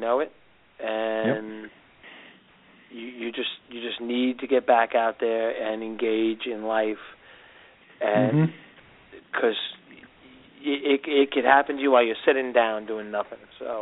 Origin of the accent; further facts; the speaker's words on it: New York City, New York, United States; I grew up in Brooklyn and spent summers in Breezy Point, Queens